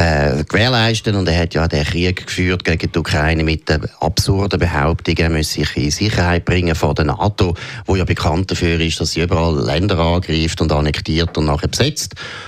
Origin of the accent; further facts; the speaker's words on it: Switzerland; born there; wir sind Gott sei Dank in der Schweiz geboren und leben